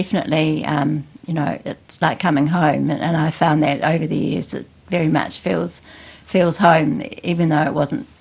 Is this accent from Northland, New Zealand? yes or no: no; Wellington, New Zealand; also born or lived in Auckland; now in Wairarapa, New Zealand; And I was originally from Wellington, very much a Wellingtonian, then moved to Auckland, and then 20 years ago, my husband and I and our two children moved to the Wairarapa.